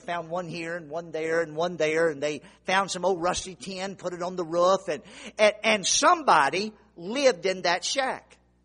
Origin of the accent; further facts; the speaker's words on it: Louisiana, United States; I grew up in Louisiana, and there was a certain bayou that my family and I fished on my entire time I was growing up.